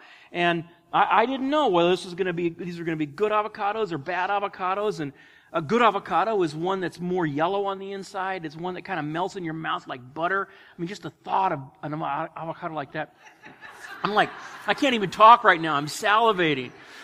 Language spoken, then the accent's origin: English; California, United States; I grew up in California. I'm kind of an avocado connoisseur. I mean, I know a lot about avocados. I was surrounded by groves